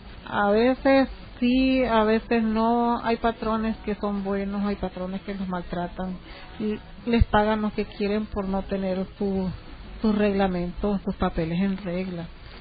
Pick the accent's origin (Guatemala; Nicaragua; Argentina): Nicaragua; nicaragüenses que somos aquí, me sentí mal. Entonces yo dije, no más, me voy para mi país, yo sé que en mi país yo trabajo de igual manera.